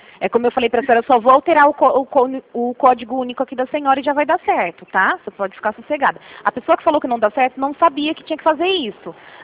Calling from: Colina, São Paulo, Brazil; Daqui mesmo.

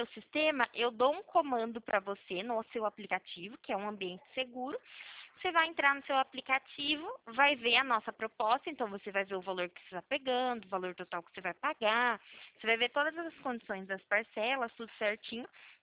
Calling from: São Paulo, Brazil; Eu falo do estado de São Paulo, né?

